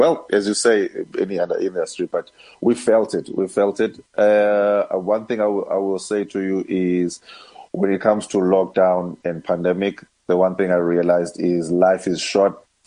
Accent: Eastern Cape, South Africa; So I got this young man from Eastern Cape, also from my hometown

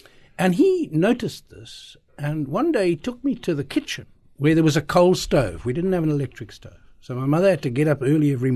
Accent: Estcourt, KwaZulu-Natal, South Africa; growing up in Estcourt, a town in the Midlands of KwaZulu-Natal, Natal as it was then.

